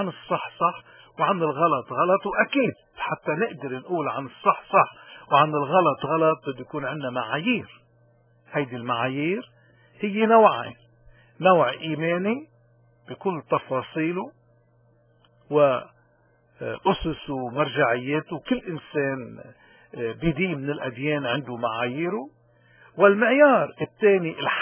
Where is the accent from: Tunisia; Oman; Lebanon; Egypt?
Lebanon; ولكن نحن كلبنانيين بنقول انه كان لازم يلتقي بحدا من الطائفة الارمنية